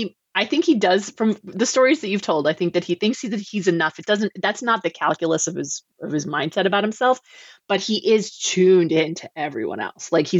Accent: New York, United States; also born or lived in Texas / Massachusetts; now in California, United States; I grew up in New York and then I lived in Texas and then I lived in Massachusetts, which is like a pretty white place, but I was like always around college campuses.

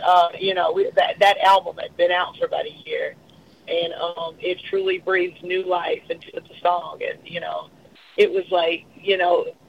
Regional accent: Mississippi, United States; You know, growing up in Mississippi and, you know, being just fans of country music literally our whole lives

